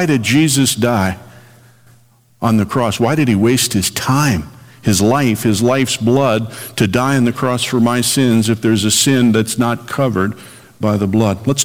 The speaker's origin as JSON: {"language": "English", "town": "Chicago", "region": "Illinois", "country": "United States", "tie": "born or raised there", "said": "the water's over my head, growing up in the Chicago area."}